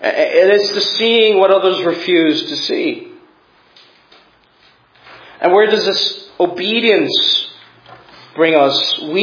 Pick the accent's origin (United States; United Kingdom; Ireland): Ireland; Cork, Munster; I'm from Cork originally